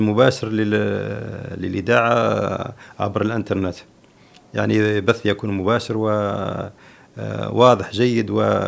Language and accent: Arabic; Algeria; أقترح أيضا أو أتمنى أن تكون تبادلات تجارية بين بلدي الجزائر وإندونيسيا